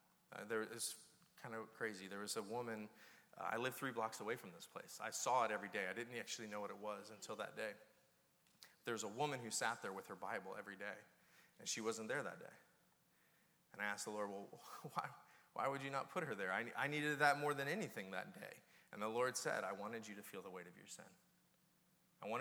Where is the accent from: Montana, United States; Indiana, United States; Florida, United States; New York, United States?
Florida, United States; Orlando; I grew up in Orlando. There's about three of us left here. Everybody else is from somewhere else. But I grew up, went to Edgewater High School.